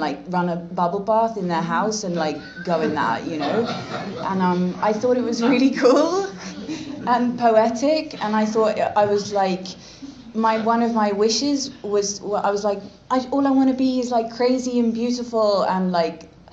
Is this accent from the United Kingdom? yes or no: yes; Reading, South East England, United Kingdom; also born or lived in London; I was at a boarding school in my hometown, which was Reading. I was born in London, but I grew up in Reading